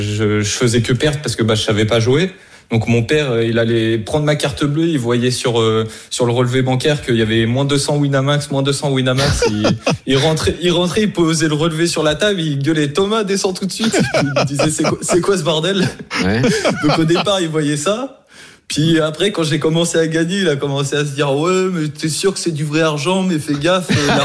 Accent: Normandy, France; now in Portugal; C'est ça, j'étais de Normandie, maintenant j'habite au Portugal

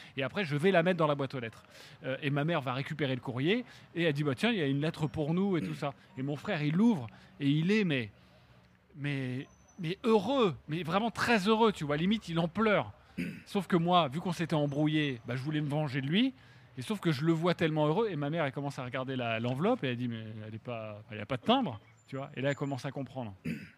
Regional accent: Brétigny-sur-Orge, Île-de-France, France; Et moi, je viens de Brétigny-sur-Orge.

